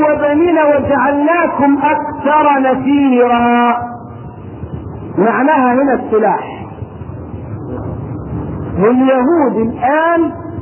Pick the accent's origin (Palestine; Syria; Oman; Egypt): Egypt; طبعا احنا كمسلمين مجاورين لليهود كمصريين مجاورين لاسرائيل